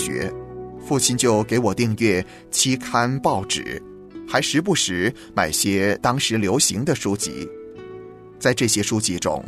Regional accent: Shaanxi, China; 我出生在陕西东部关中盆地边缘，濒临黄河的一座小县城， 从小的活动范围不超过东西十里、南北二十里，直至高二时到省城西安参加全国中学生数学竞赛联赛的颁奖典礼。

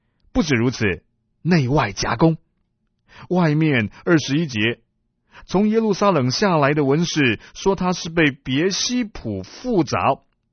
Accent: China; 我们中国人都希望衣锦还哪里呢？衣锦还乡。

